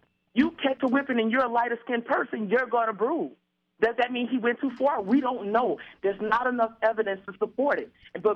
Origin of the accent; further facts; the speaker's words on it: New Orleans, Louisiana, United States; because I'm from the South, I'm from New Orleans, matter of fact